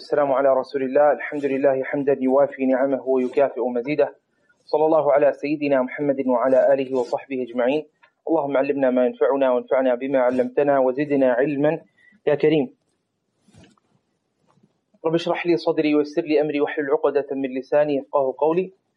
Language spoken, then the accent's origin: English; Canada; I remember growing up in Canada